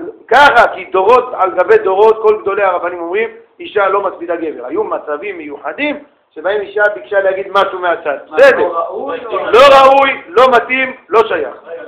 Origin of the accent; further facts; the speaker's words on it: Russia; now in Israel; היינו ברוסיה, גדלנו במקומות שהיה אסור ללכת למקווה.